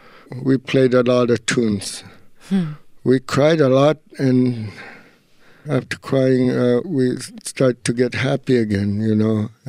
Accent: Iqaluit, Nunavut, Canada; we're regular Canadian Eskimo in Iqaluk, and just have our guitars and get together and have fun. What I love about my small community, isolated and frozen.

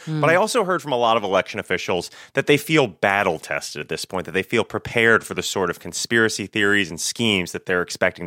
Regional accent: Florida, United States; You know, I'm from Florida originally

